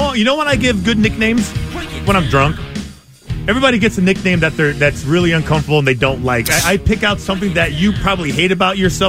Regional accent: Albuquerque, New Mexico, United States; I'm from Albuquerque. I just flew up here

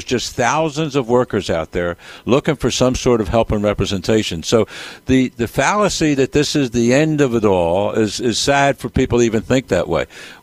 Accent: Philadelphia, Pennsylvania, United States; The jobs that we had when I grew up in Philadelphia and Kensington, where you could walk down a corner and get a job at a carpet mill

